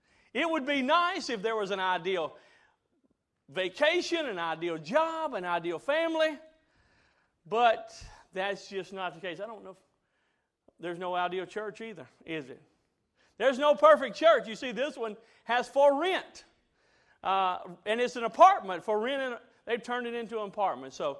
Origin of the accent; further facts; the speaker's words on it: Mississippi, United States; We had dairy cows like that when I was growing up in Mississippi.